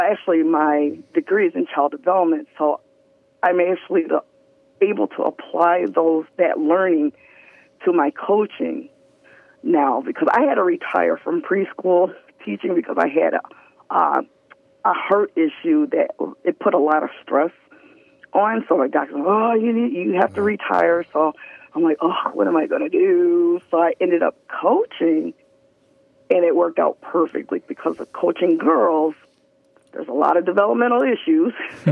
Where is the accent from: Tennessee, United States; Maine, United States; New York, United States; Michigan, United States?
Michigan, United States; Port Huron; Port Huron, Michigan.